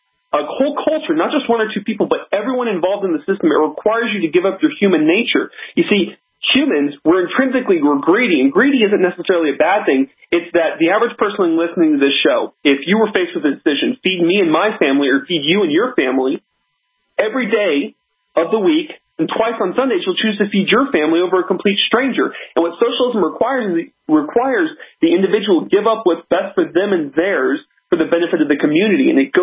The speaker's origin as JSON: {"language": "English", "country": "United States", "moved": "as an adult", "lives_now": "Germany", "said": "Obviously, I'm an American calling you guys from Germany."}